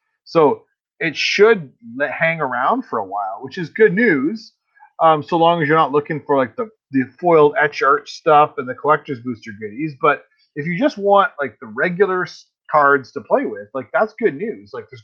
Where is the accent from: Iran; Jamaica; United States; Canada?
Canada; coming out as a Canadian